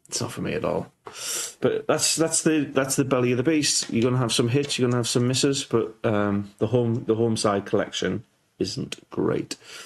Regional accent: North East England, United Kingdom; now in Australia; I'm from Northeast England.

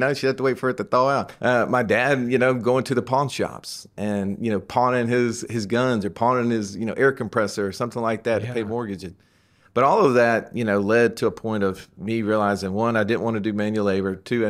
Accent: Montgomery, Alabama, United States; Grew up in Montgomery.

